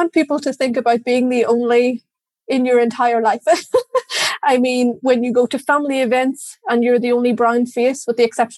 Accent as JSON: {"language": "English", "country": "Ireland", "tie": "born or raised there", "said": "growing up in Ireland, which is still a privilege for sure, gave me a perspective that most Irish people will obviously not have."}